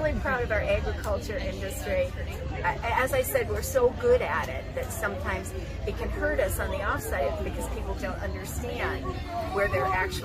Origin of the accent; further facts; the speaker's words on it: Bainbridge, Ohio, United States; I grew up here in Geauga County. My husband and I are from Bainbridge.